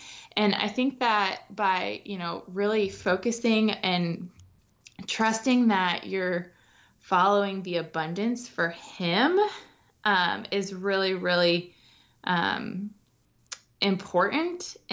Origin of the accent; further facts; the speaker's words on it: Columbus, Ohio, United States; So I am born and raised in Columbus, Ohio, and obviously we're still here.